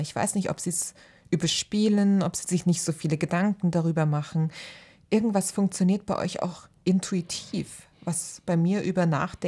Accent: Saxony, Germany; moved away; also born or lived in Baden-Württemberg; Aufgewachsen bin ich im Osten von Sachsen, im Niemandsland, also quasi Niemandsland. Und habe noch ein paar Jahre DDR mitgemacht, kann mich da aber kaum noch dran erinnern, da war ich noch sehr klein. Und bin dann zur Ausbildung nach Baden-Württemberg

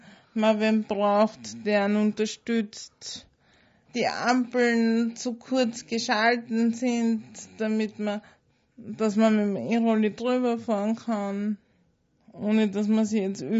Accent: Lunz am See, Lower Austria, Austria; Ich komme aus Lunz am See.

